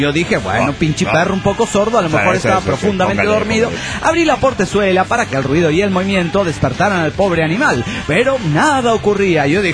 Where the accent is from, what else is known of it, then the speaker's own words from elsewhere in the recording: Morelia, Michoacán, Mexico; de Morelia, Michoacán.